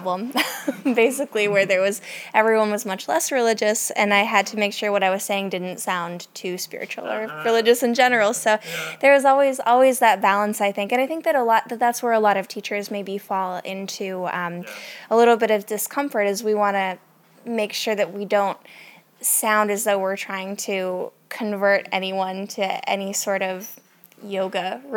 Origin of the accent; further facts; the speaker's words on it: Midwest, United States; I grew up in the Midwest and I started teaching yoga in the Midwest when I was in college. And the area where I grew up is pretty religious.